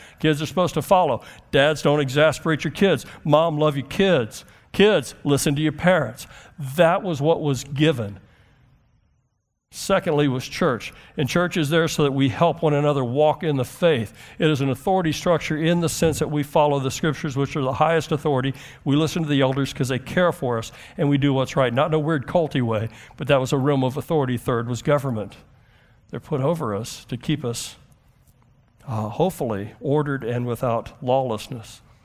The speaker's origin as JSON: {"language": "English", "country": "United States", "said": "I'm American and deeply rebellious"}